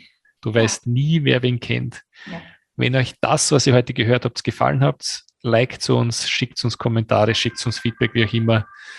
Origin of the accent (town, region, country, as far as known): Austria